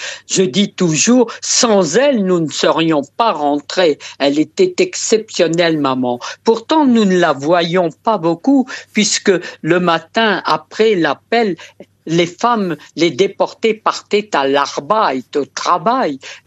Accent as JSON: {"language": "French", "region": "Hauts-de-France", "country": "France", "said": "nous sommes rentrés chez nous dans le Nord"}